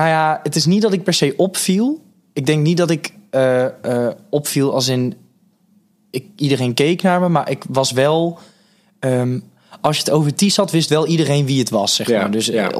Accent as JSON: {"language": "Dutch", "town": "Tilburg", "region": "North Brabant", "country": "Netherlands", "tie": "born or raised there", "said": "ik ben opgegroeid in de Reeshof. Echt the place to be."}